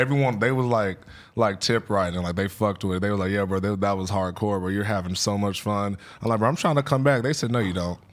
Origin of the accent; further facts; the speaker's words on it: Killeen, Texas, United States; Killeen, Texas, like Fort Hood.